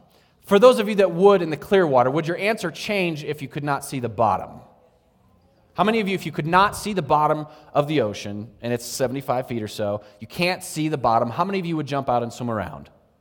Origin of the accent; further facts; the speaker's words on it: San Diego, California, United States; I used to, growing up in San Diego, when I'd go surfing, we'd get dolphins that would swim by us all the time.